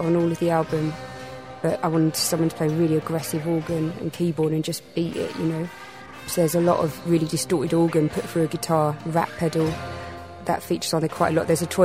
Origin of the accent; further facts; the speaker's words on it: East of England, United Kingdom; From a county called Essex.